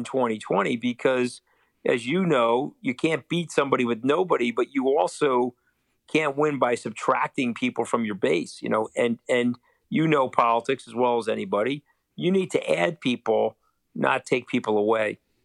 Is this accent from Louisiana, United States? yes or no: no; New York, United States; And I'm a New Yorker.